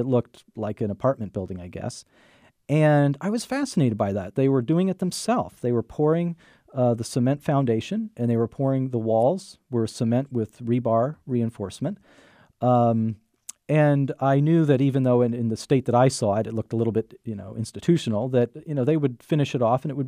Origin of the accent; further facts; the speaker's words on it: Washington, District of Columbia, United States; Well, when I was younger, I grew up in Washington, D.C.